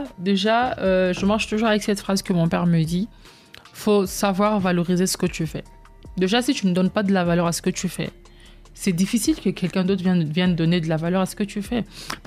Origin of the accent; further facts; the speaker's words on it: DR Congo; Parce qu'on est Congolais. Les Congolais ne respectent que les gens qui ont une bonne impression.